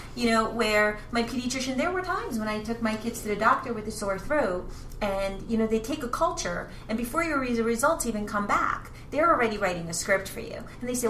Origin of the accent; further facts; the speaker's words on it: New Jersey, United States; Now, I'm from New Jersey, and it was the first state that mandated flu vaccines for children entering school.